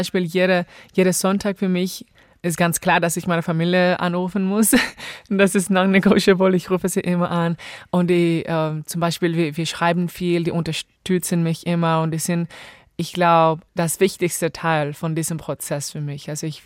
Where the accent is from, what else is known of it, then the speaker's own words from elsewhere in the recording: Honduras; German is a second language; Ja, also meine Kindheit war ganz süß.